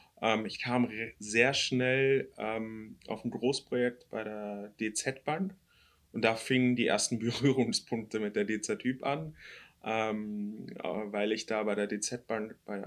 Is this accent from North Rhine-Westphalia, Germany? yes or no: no; Hamburg, Germany; born there; Und da ich auch gebürtiger Hamburger bin, hat das sehr gut geklappt.